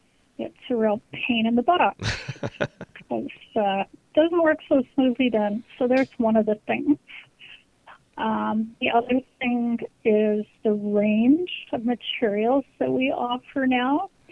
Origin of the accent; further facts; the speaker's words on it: London, Ontario, Canada; Well, I grew up in London, and we had a beautiful old library, London, Ontario.